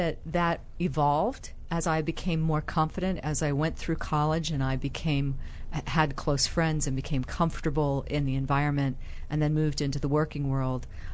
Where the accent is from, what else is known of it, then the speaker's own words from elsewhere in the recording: Virginia, United States; also born or lived in Germany; Well, I say I'm from Virginia, but my father was in the military, so I moved up until I went to high school, and I was born in Germany.